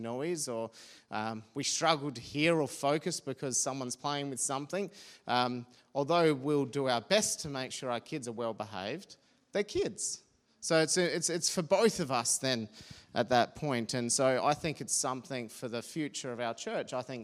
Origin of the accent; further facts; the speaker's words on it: Adelaide, South Australia, Australia; I grew up in Adelaide, went to a church at the time called Southside, went on to Edge Church